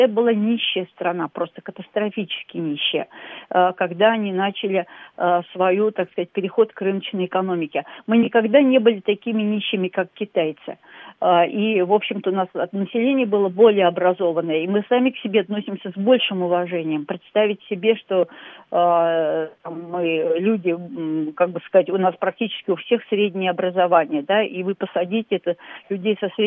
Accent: Moscow, Russia; я москвич, да, я живу в Москве.

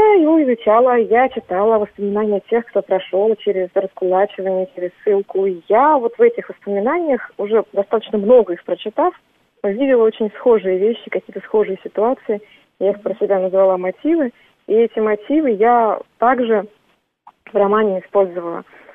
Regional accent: Kazan, Tatarstan, Russia; я выросла в Казани, и я ощущаю татарское в себе

